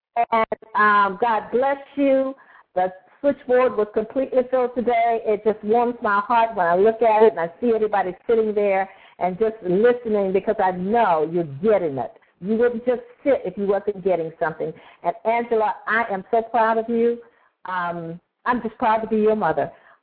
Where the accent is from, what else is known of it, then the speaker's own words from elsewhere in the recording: Winston-Salem, North Carolina, United States; I'm from North Carolina. I'm from Winston-Salem.